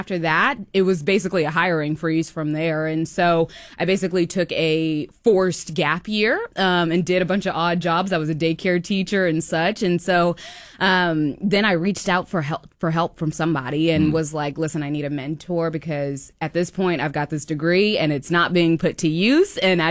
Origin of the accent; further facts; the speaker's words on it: Newport News, Virginia, United States; Originally from Newport News, Virginia. I'm a military brat, though, so I kind of popped everywhere. Shout out to my dad for serving his country. But originally from Virginia and then have just bopped everywhere. This is my third time living in Texas